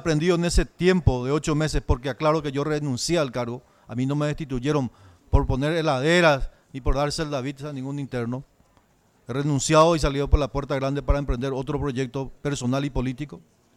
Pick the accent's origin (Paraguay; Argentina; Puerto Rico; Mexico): Paraguay; como patriota, como paraguayo, y ex ministro de Justicia también